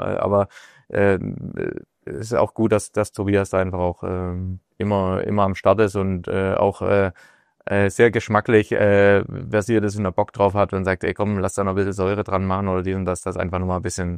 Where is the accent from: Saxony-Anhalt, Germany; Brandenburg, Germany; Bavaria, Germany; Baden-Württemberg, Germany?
Baden-Württemberg, Germany; born there; ich bin im Schwarzwald geboren.